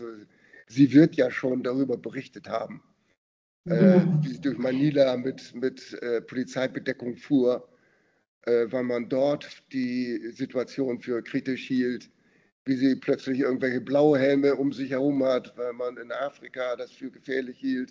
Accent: Bremen, Germany; born there; gebürtiger Bremer, also 25 Kilometer ungefähr von Verden entfernt geboren.

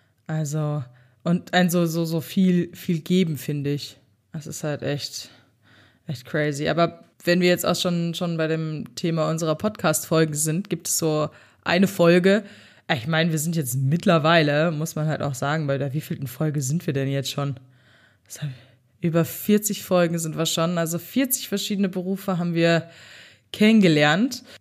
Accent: North Rhine-Westphalia, Germany; Ich komme ja aus NRW.

